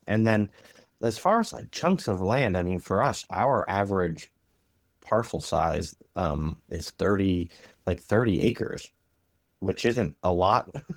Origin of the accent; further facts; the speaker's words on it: Pennsylvania, United States; So when I grew up, I grew up in Southeast Pennsylvania in Amish country, and I had not heard of a land trust until I was in my first job out of college.